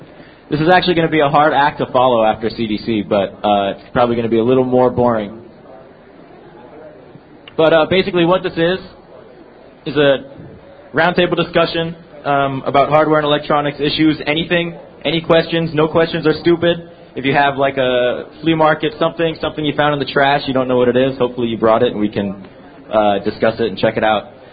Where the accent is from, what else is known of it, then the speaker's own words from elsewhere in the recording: Boston, Massachusetts, United States; So as I said before … I come from Boston, member of Loft Heavy Industries